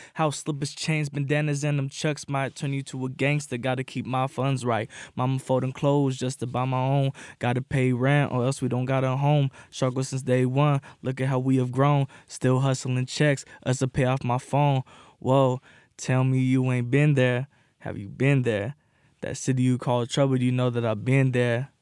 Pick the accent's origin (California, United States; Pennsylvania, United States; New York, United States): California, United States; Long Beach; now in Sacramento, United States; I'm originally from Long Beach. Can't tell by the hat